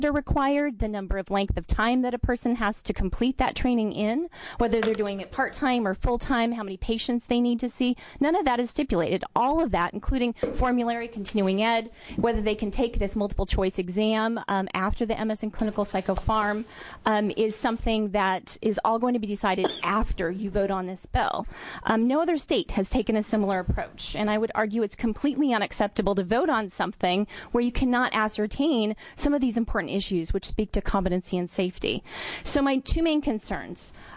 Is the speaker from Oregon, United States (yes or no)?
yes; McMinnville, Oregon, United States; I'm from McMinnville, Oregon.